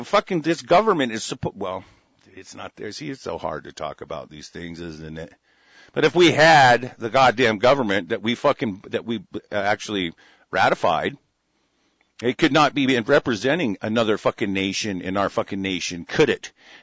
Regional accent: United States; I am an American national, period. I am nothing. I am a natural born American national.

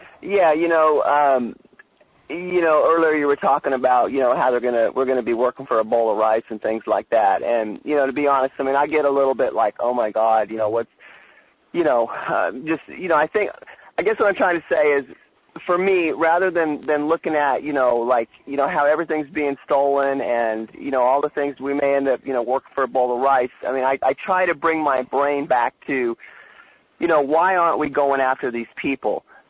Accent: United States; if we as an American people just look at it as, look, these people are breaking the law.

